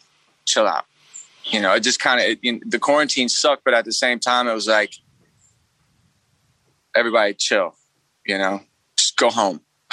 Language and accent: English; Alabama, United States; You know, I'm from Alabama, the heart of it, you know.